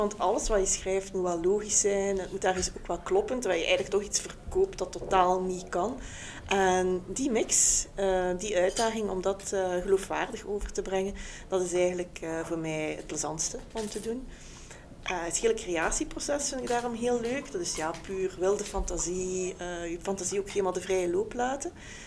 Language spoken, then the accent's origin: Dutch; Flanders, Belgium; ik kom uiteindelijk uit Vlaanderen.